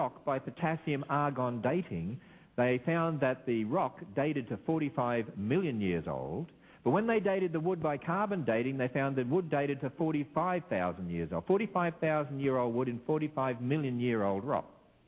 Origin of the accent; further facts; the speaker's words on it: Australia; my home country in Australia.